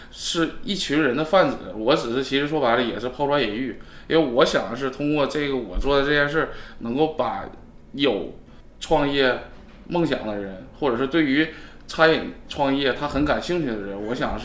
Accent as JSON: {"language": "Chinese", "region": "Northeast China", "country": "China", "said": "作为东北人真的是太爱吃烧烤了"}